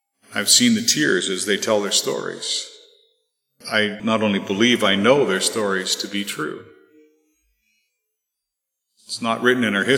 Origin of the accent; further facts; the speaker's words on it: Canada; I still wanted to be proud of being a Canadian.